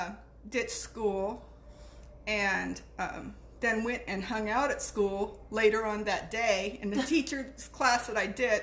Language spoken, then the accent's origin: English; Virginia, United States; born there; I was born in Virginia, but we only lived there, I think, like 6 months or so.